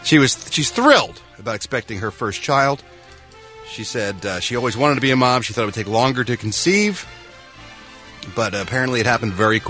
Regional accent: Philadelphia, Pennsylvania, United States; My hometown of Philadelphia.

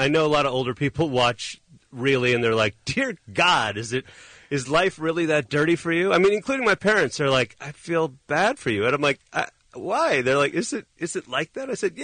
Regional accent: Chicago, Illinois, United States; I started a comedy group because I was already from Chicago and I'd done some sketch and some of that thing.

